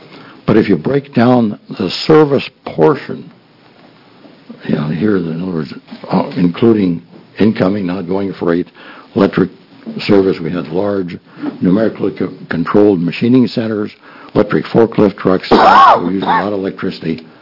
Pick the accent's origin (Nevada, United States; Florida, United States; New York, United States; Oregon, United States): Oregon, United States; Tigard; I'm from Tigard.